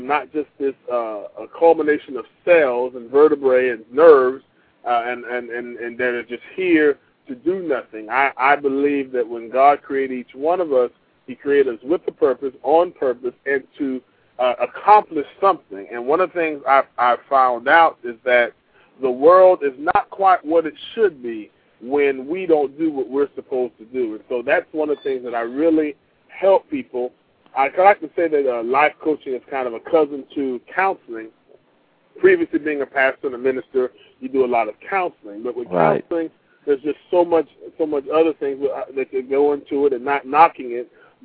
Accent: Port Salerno, Florida, United States; also born or lived in Manhattan; now in Orlando, United States; Well, I was born in Manhattan, New York, but I moved to Florida at a very early age, and I was reared in a little fisherman's town called Port Salerno, Florida.

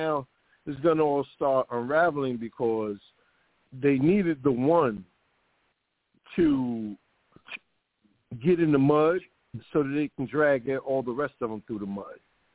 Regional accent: New York, United States; You know, being a New Yorker, seeing what they did to Spitzer and that dude Wiener

